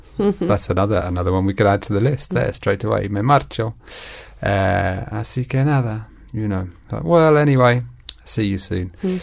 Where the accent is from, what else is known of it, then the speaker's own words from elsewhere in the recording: England, United Kingdom; And I go, look, I'm English.